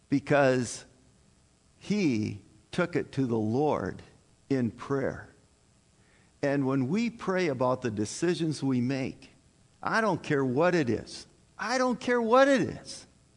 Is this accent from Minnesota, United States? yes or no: yes; Minnesota, United States; I can remember, you know, when I grew up on the Iron Range, there was a person who said this.